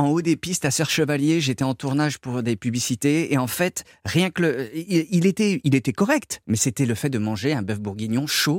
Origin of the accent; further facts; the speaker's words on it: Haiti; c'est des fruits exotiques qui étaient là dans mon enfance en Haïti.